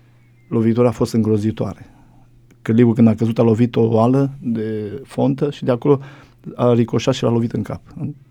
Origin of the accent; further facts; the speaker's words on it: Oltenia, Romania; Dar la noi în Oltenia, eu vin din zona aia, foarte greu se pocăiesc oamenii acolo.